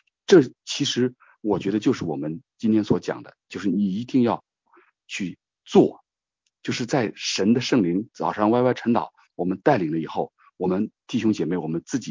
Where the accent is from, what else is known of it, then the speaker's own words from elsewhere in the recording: China; 我相信我们就像我中国人，我们很多人都知道